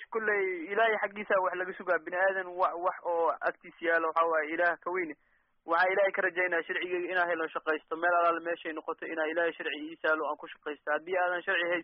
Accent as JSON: {"language": "Somali", "town": "Kunturwaarey", "region": "Lower Shabelle", "country": "Somalia", "lives_now": "Austria"}